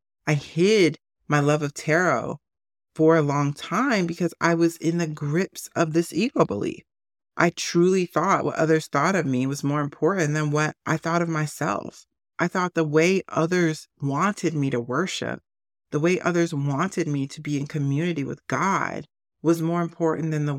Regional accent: Southern US, United States; I grew up in the Bible Belt. I get it. Jesus is king.

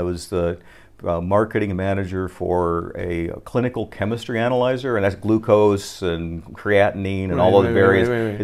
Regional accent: United States; now in Japan; being a American judoka, coming over to Japan was the mecca of judo at that time.

